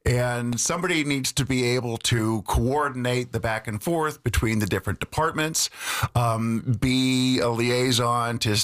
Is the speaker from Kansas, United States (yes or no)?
no; Milwaukee, Wisconsin, United States; I grew up in the Milwaukee area and been there since high school.